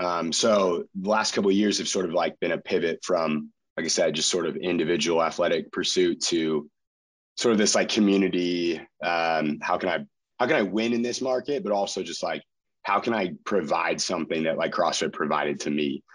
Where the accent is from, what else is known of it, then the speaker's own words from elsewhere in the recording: Chico, California, United States; And I moved back to my hometown of Chico, pretty much my last semester of college